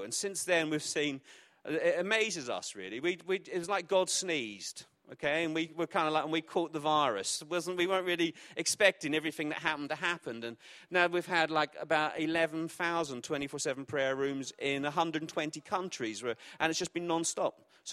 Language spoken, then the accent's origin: English; Belfast, Northern Ireland, United Kingdom; born there; also born or lived in Essex; I was born in Belfast, so if you hear that in my voice, I lived in Essex, you might hear that in my voice, and I lived in Grays in Essex, so proper Essex, not like posh Essex